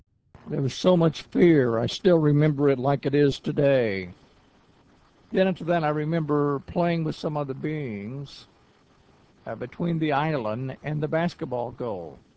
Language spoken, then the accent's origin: English; Oklahoma, United States; Got an interesting email from a person who lives close to my hometown back in Oklahoma.